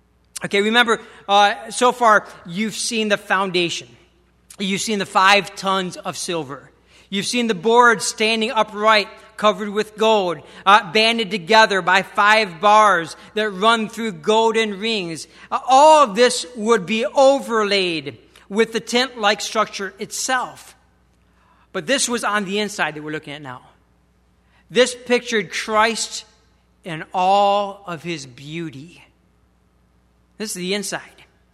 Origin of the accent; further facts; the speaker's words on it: Michigan, United States; now in Florida, United States; I grew up in Michigan. We're known as clouds, okay? Gray skies.